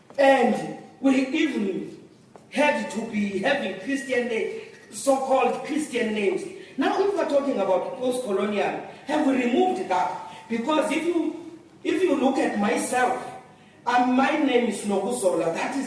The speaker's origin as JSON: {"language": "English", "country": "South Africa", "said": "because I'm from South Africa, all religions came in South Africa"}